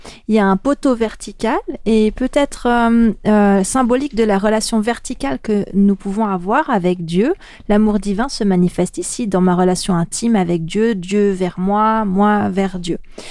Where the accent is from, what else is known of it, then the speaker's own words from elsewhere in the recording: France; Par exemple, en France, moi je viens de France